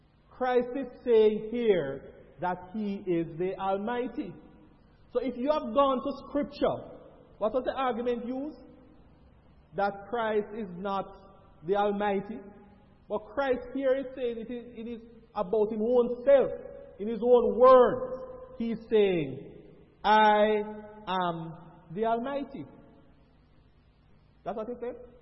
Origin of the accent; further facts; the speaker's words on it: Saint Mary, Jamaica; also born or lived in Kingston; Yeah, I was born in Kingston. Alright. But most of the time when I refer to myself, I consider myself a person from St. Mary. Because from I was about 4 years old, my parents moved there and that's where I went to school.